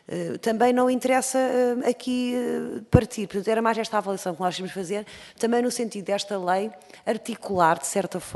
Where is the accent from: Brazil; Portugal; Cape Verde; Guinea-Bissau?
Portugal; Aveiro; sou da região de Aveiro, bastante industrializada.